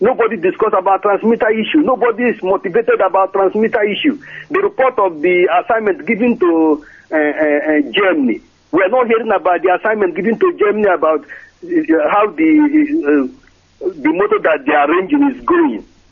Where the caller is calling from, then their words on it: Trondheim, Trøndelag, Norway; Hello, I'm calling from Trondheim in Norway.